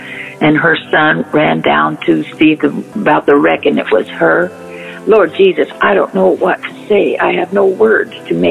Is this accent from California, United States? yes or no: yes; Wilton, California, United States; from Wilton, California.